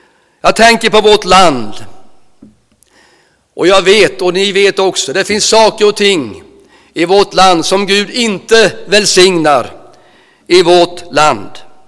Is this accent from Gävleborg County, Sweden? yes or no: no; Nässjö, Jönköping County, Sweden; I början på 70-talet, kanske fram till 75-76, när jag bodde hemma i Nässjö